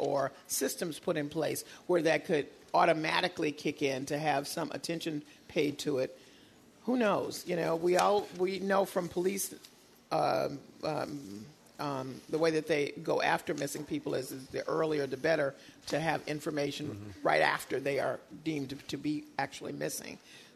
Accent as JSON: {"language": "English", "town": "Memphis", "region": "Tennessee", "country": "United States", "tie": "born or raised there", "said": "I was just sharing with Shirley that I grew up in Memphis, Tennessee, and the Tri-State Defender, which was the black newspaper, was regular reading for us."}